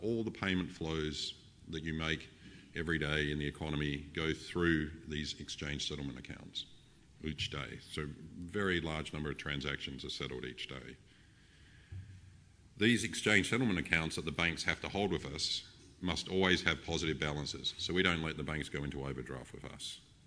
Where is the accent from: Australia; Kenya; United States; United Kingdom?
Australia; Adelaide, South Australia; I'm very pleased to be back in my hometown today. As Damien said, I'm a graduate of Adelaide Uni from the Economics Department.